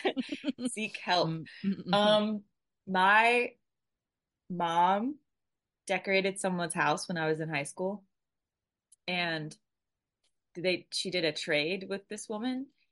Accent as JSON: {"language": "English", "town": "Atlanta", "region": "Georgia", "country": "United States", "said": "Atlanta. Yeah."}